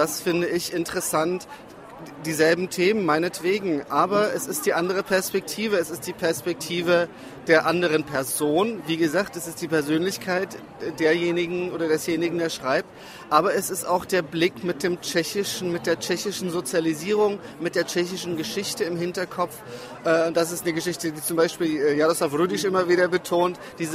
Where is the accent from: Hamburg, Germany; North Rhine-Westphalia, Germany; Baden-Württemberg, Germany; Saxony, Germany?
Saxony, Germany; Dresden; Ich bin in Dresden geboren und aufgewachsen und bin dort auf einer Schule gewesen mit Sprachschwerpunkt und hatte als dritte Fremdsprache Tschechisch.